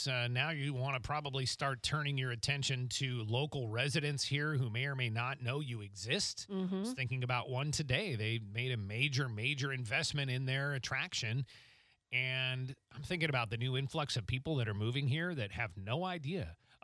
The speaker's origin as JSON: {"language": "English", "region": "Washington", "country": "United States", "tie": "born there", "said": "and I actually was born in Washington State"}